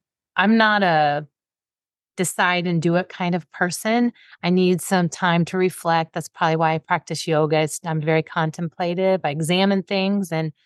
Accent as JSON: {"language": "English", "region": "Indiana", "country": "United States", "tie": "born or raised there", "said": "I grew up in Southern Indiana. It was on the border of Kentucky. Not a hotbed for progressiveness in any way, shape, or form."}